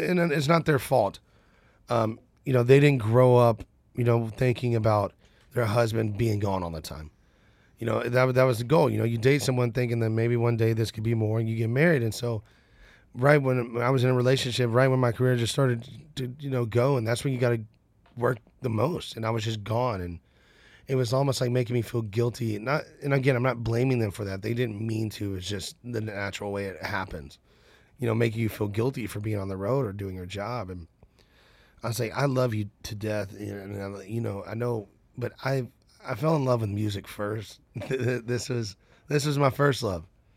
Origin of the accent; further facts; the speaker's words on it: Nashville, Tennessee, United States; I'm from Nashville, and my other family's from Birmingham. So it's like we're all right here, and I have so many of them. And then I'm born and raised here.